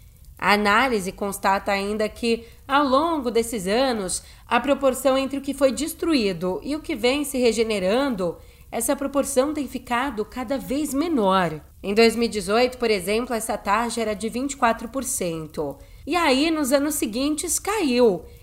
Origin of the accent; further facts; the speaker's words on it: São Paulo, Brazil; eu sou daqui de São Paulo